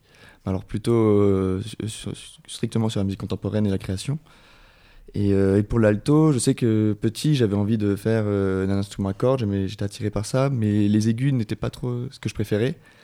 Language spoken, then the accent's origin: French; Bordeaux, Nouvelle-Aquitaine, France; moved away as an adult; also born or lived in Paris / Lyon / Leipzig / Salzburg; Alors moi je viens de Bordeaux originellement, mais je suis parti assez tôt pour des études sur Paris, puis après je suis allé à Lyon faire une licence, je suis parti après en Allemagne à Leipzig pour finir cette licence